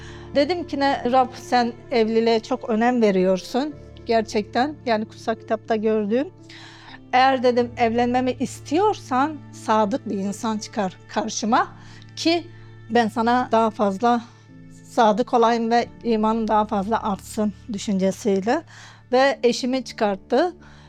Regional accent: Osmaniye, Turkey; evliyim, bir oğlum var. Eşim Diyarbakırlı, ben Osmaniyeliyim.

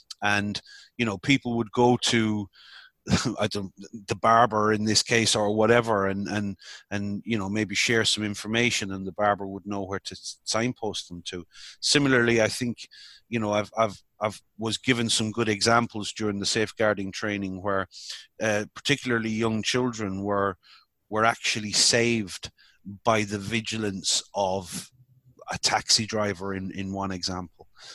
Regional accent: Ireland; But again, being Irish, we often in Ireland talk about the days where, you know, families lived together in large family groups and looked out for each other, and that sense of community.

